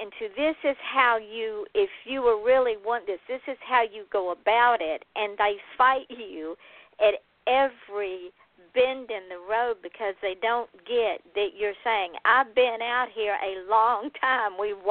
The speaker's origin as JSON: {"language": "English", "region": "the South", "country": "United States", "said": "I just smile and say, \"Well, bless your heart,\" because I'm from the South"}